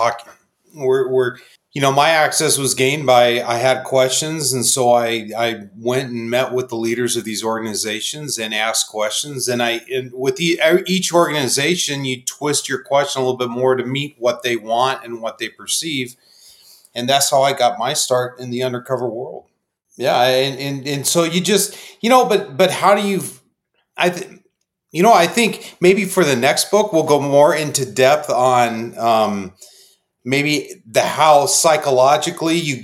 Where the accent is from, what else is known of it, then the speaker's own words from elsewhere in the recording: Phoenix, Arizona, United States; Well, I was a Mesa police officer, born and raised in Phoenix.